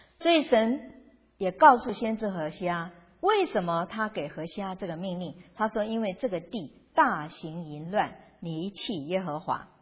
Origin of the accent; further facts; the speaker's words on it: China; 不是这个我们中国人的传统啊